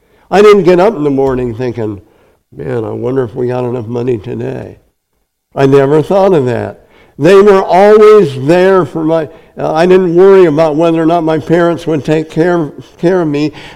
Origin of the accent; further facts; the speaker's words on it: Napanee, Nebraska, United States; Last week I said I grew up in Napanee, Nebraska, and I had it all.